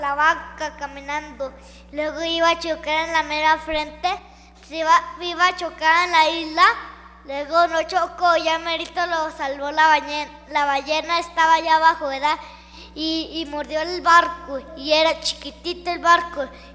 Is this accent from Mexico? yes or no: yes; Chalchihuites, Zacatecas, Mexico; soy de Chachihuite. Vengo a contarles una historia.